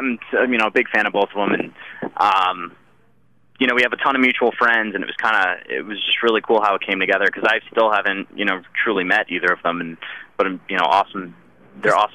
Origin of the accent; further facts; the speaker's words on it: Philadelphia, Pennsylvania, United States; No, dude, I'm from Philadelphia. I can take anything.